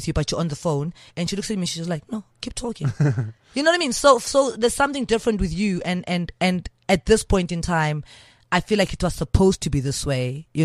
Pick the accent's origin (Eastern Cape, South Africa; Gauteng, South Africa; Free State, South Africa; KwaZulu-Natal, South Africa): Gauteng, South Africa; Johannesburg; Orlando West. You mean in my younger days, Orlando West.